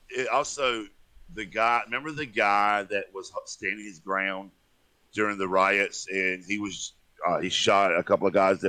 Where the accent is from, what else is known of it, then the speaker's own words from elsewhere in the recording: the South, United States; because I'm a Southerner.